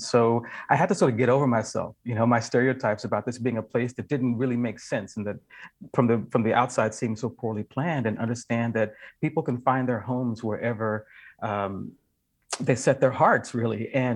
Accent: the South, United States; now in Seattle, United States; You know, I'm not from California, actually. I mean, I'm a Southerner and I live in Seattle.

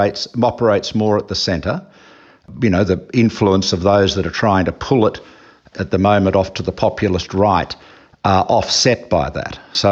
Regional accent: Australia; as an Australian

